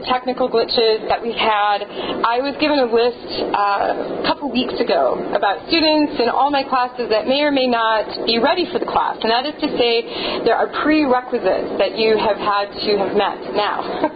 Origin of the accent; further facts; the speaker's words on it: South Dakota, United States; moved away; I grew up in South Dakota. I did not stay there. But I grew up in South Dakota, and so I grew up around a bunch of Lakota Sioux kids.